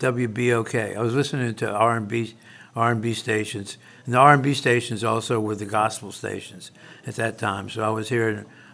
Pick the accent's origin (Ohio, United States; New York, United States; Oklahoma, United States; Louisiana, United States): Louisiana, United States; New Orleans; Well, actually, I grew up with music in the house on the radio and stuff like that.